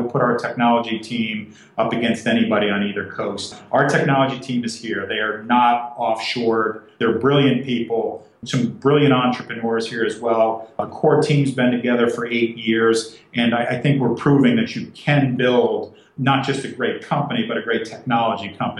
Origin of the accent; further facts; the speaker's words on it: New York, United States; moved away as an adult; now in Columbus, United States; I'm from New York. I've lived in Columbus 20 years. It's been a great place to raise a family.